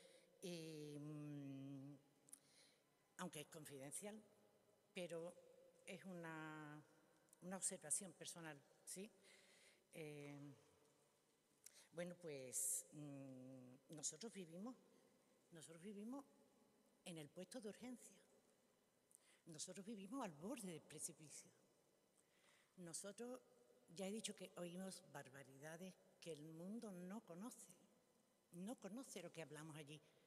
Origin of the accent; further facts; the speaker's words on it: Jerez de la Frontera, Andalusia, Spain; Yo vengo de Jerez Afemén. Me cuesta decir Cádiz, pero es verdad, es Cádiz.